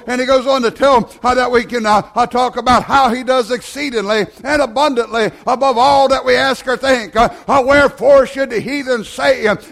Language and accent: English; United States; Being American is a great thing. But the only thing I can brag about is that Jesus allowed me to be an American.